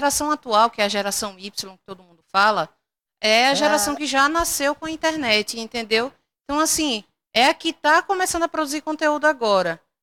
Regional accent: Northeast Region, Brazil; Eu não sou daqui, eu sou do Nordeste. E lá no Nordeste não tem isso.

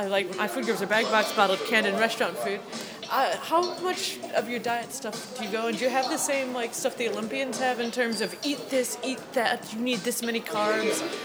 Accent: United States; Like, as an American, having watched a lot of soccer, I noticed that women play dirtier

